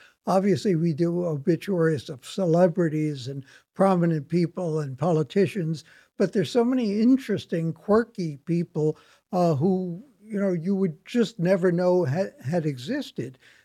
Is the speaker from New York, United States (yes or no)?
yes; Brooklyn, New York, United States; coming from a family growing up in Brooklyn that where death was denied at all the time.